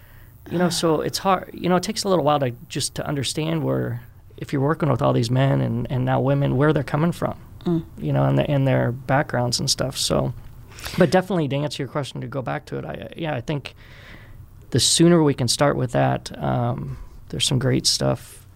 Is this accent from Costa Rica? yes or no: no; Midwest, United States; and that's in growing up in the Midwest. We have a lot of good values out here